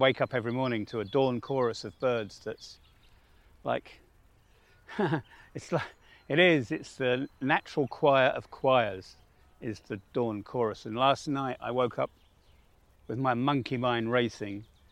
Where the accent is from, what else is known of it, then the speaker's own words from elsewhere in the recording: England, United Kingdom; moved away; as an Englishman or a Brit here